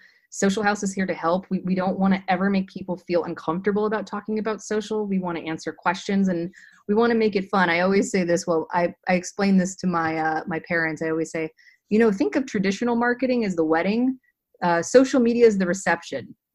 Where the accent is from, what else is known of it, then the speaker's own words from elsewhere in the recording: California, United States; Well, you know, I'm from Orange County and go Orange County